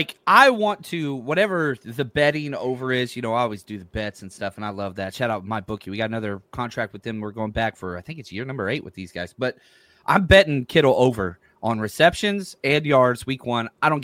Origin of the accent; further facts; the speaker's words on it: Texas, United States; Pronunciations aren't my thing. I'm from Texas.